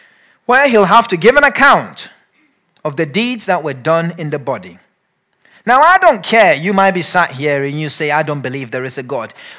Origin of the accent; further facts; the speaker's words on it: Ghana; when I grew up in Ghana, there was a proverb that says that the mice comes out to play when the cat is not around.